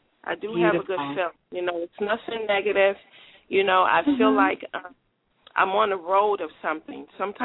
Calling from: Chicago, Illinois, United States; I'm calling from Chicago.

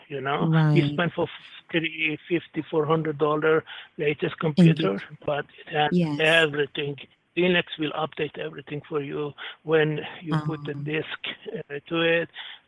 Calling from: Orlando, Florida, United States

